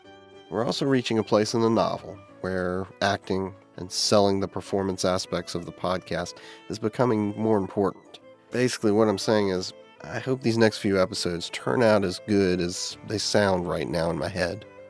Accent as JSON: {"language": "English", "region": "the South", "country": "United States", "accent": "southern", "said": "my attempt to keep my southern accent to a minimum."}